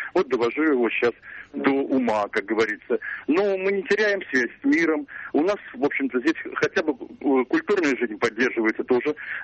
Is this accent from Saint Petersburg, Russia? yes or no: yes; Saint Petersburg, Russia; Вообще я питерец.